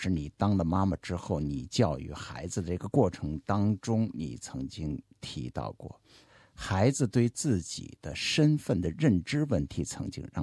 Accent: China; now in Australia; 因为我们毕竟都是从中国过来的，我们的血脉 根源都是在那边

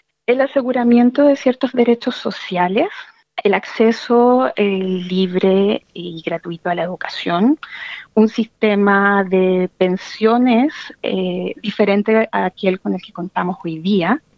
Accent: Chile; now in abroad; Nosotros como chilenos en el extranjero podemos votar desde el año 2017

